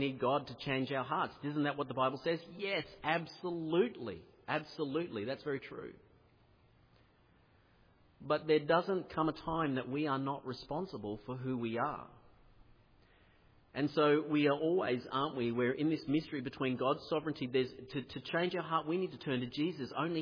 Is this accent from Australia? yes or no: yes; Australia; I'm an Australian